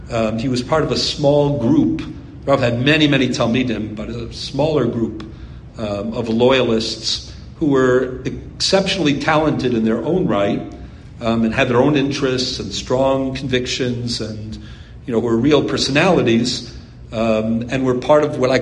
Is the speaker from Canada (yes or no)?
yes; Canada; We grew up in Canada